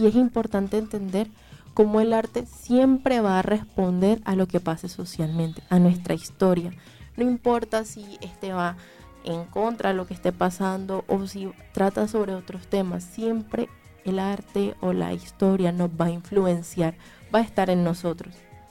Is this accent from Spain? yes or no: no; Colombia; estas esculturas nos hacen reconocer a nosotros como nacionales colombianos, reconocer nuestro valor